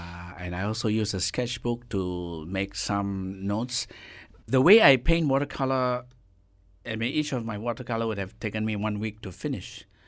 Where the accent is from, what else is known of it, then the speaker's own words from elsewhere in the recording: Malaysia; I'm 68 years old. I've been consciously aware that to be proud of as a Malaysian, our Chinese narrative is just as important